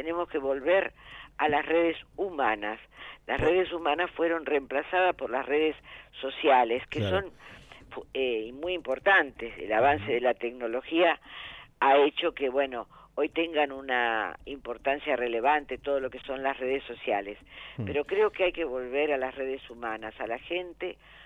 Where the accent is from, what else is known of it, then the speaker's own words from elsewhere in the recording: Lomas de Zamora, Buenos Aires Province, Argentina; yo soy de Lomas de Zamora, nací en el Hospital Gandulfo.